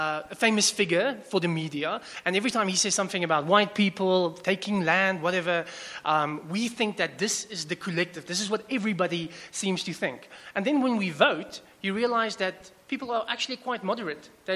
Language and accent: English; Newcastle, KwaZulu-Natal, South Africa; first language Afrikaans; English is a second language; as an Afrikaans kid growing up in Newcastle, in KwaZulu-Natal, in the early 90s